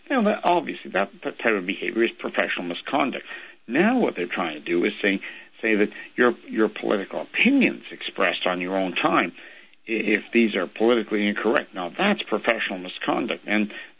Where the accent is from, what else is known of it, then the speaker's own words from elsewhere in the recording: Canada; I'm a Canadian